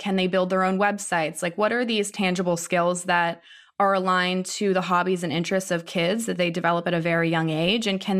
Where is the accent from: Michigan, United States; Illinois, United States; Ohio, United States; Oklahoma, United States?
Ohio, United States; I mean, I grew up in Ohio